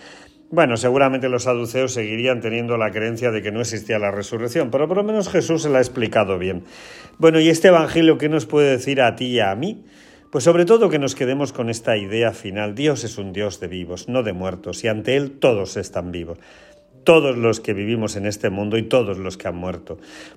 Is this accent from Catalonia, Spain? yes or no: no; Porcuna, Andalusia, Spain; Yo soy de Porcuna, pero Linares está cerca de Porcuna.